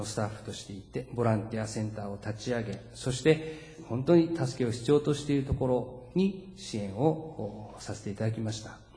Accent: Hokkaido, Japan; 今年は本当に北海道の震災が直近でありますけど、私のふるさとでありますけれども、ありました。

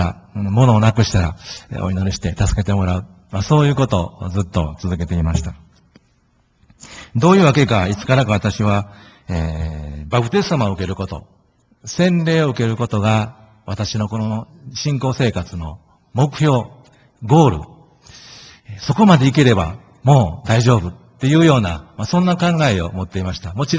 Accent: Osaka, Japan; その祖父がクリスチャンだったんですけども、その住まいの、大阪府の府営の住宅だったんですが、その地域の公民会館での持たれていた教会学校に通い始めました。通っているうちに自然にイエス様を信じ、そして高校1年生の時に受洗しました。

